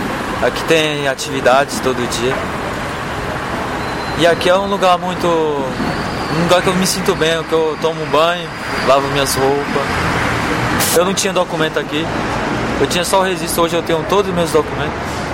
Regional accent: Pernambuco, Brazil; now in São Paulo, Brazil; Eu sou do Pernambuco. Tem bastante tempo que eu estou aqui em São Paulo. Tem uns 10 anos que eu estou aqui já.

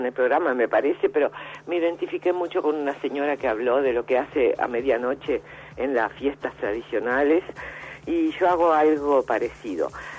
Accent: Montevideo, Uruguay; Yo te aclaro que soy montevideana, como la señora anterior. Nací, tengo 66 años y estoy en Montevideo.

